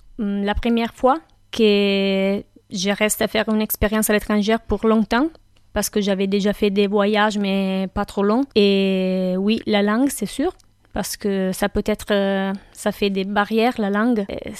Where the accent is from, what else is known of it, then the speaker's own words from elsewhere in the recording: Italy; French is a second language; je viens d'Italie et j'ai 27 ans.